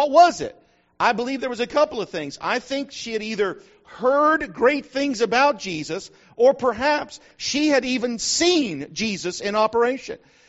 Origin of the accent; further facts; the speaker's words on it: Texas, United States; Hey, I'm a Texan. Now, my daughter's a Texan, so I can't, for the most part, knock it. And I was born real close to Texas. My dad was a Texan.